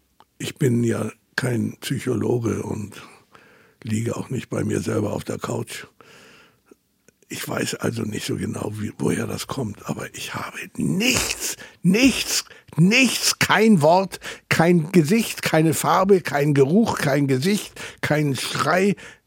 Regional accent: Hammerbrook, Hamburg, Germany; Bei uns wurde platt gesprochen, also komme ich nicht aus Hamburg, sondern aus Hammerbrook.

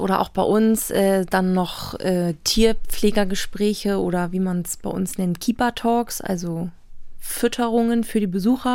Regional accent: Hamburg, Germany; ich komme hier aus Hamburg

